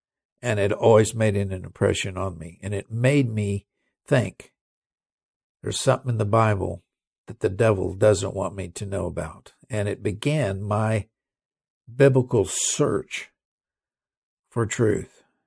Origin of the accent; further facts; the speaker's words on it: England, United Kingdom; first language en; but I am an English person, and English is my language, believe it or not.